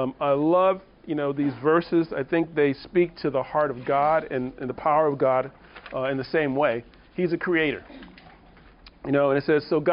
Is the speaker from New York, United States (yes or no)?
no; Chicago, Illinois, United States; So I'm also from Chicago. And like I like to say, from the south side of Chicago.